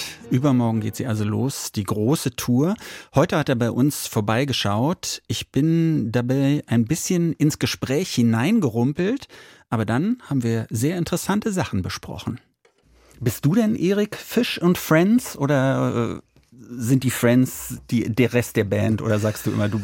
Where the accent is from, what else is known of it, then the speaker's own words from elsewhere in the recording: Berlin, Germany; Ich bin Berliner, hier geboren